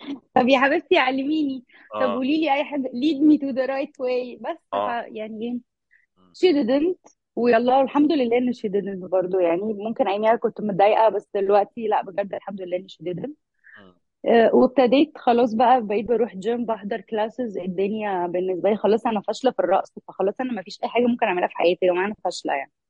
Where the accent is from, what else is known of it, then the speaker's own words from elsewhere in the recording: Alexandria, Alexandria Governorate, Egypt; now in Cairo, Egypt; اول حاجه انا اصلا من اسكندريه، فاي ريلوكيتد وجيت القاهره